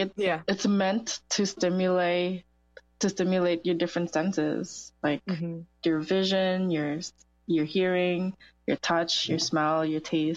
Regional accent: Côte d’Ivoire; I don't think I've ever felt bad about being Filipino. And I think a lot of that has to do with the fact that I grew up in Côte d'Ivoire, and I have like a good amount of family here

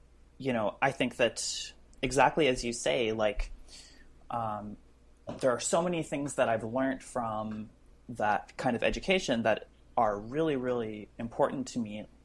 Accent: Saskatoon, Saskatchewan, Canada; I grew up in Saskatchewan, which is in Saskatoon, which is not exactly like, you know, the mecca for weirdo musicians to get to learn about more about music.

